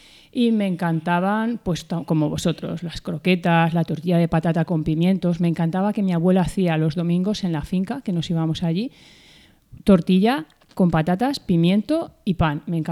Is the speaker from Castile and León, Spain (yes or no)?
yes; Zamora, Castile and León, Spain; born there; Nací en Zamora, en Castilla y León, hace muchos, muchos años. No creo que sea relevante decir cuántos.